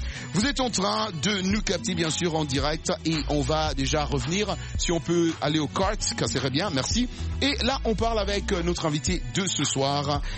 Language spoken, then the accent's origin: French; Kinshasa, DR Congo; Moi, je suis originaire de Congo Kinshasa.